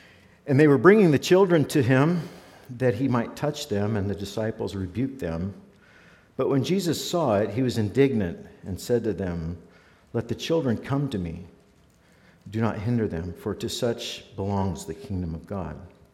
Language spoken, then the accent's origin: English; Crescent City, California, United States; I grew up in Crescent City, never really went anywhere, and so I'd never met a lot of international people.